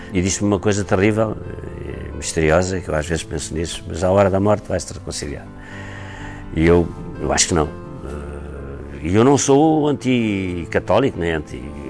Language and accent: Portuguese; Coimbra, Portugal; moved away as an adult; also born or lived in Leiria / Lisbon / Paris; eu nasci em Leiria. Ao fim de 7 anos fui para Coimbra. O meu pai foi destacado para Coimbra. E ao fim de 7 anos vim para Lisboa. E ao fim de 7 anos fui para Paris. Portanto, não tenho raízes.